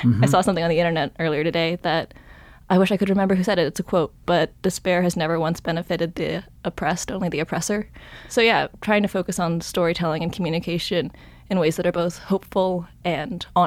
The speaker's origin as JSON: {"language": "English", "town": "Frisco", "region": "Colorado", "country": "United States", "tie": "born or raised there", "said": "I grew up in Frisco, Colorado, a tiny little alpine town."}